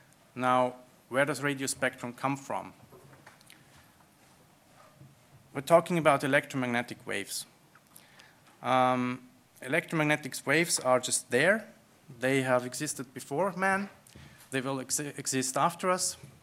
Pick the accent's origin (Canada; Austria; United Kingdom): Austria; also born or lived in Graz; I'm originally from Austria. I lived in the beautiful city of Graz for 15 years, studied there